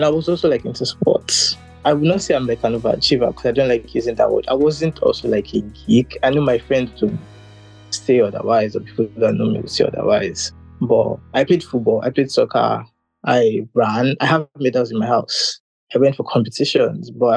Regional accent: Lagos, Nigeria; So born and bred in Lagos, went to private schools, boarding house obviously, but also I'm sure a lot of people would resonate with this. My dad is from Ekiti

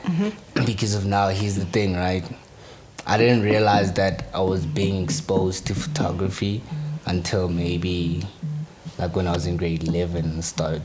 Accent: Kagiso, Gauteng, South Africa; I'm from Kagiso, which is in the west rand of Joburg, I think. Yeah, that's where I'm from. Mm-hmm. I was born there. Yeah, and then I've been around a bit, but mainly I grew up there.

